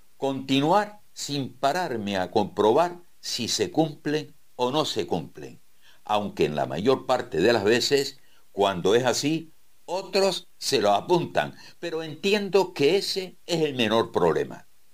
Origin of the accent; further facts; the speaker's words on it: Gáldar, Canary Islands, Spain; Nacido y criado en Gáldar, justamente en la calle Delgado número 2, en el propio Camino de Santiago. Así que ya saben dónde vivo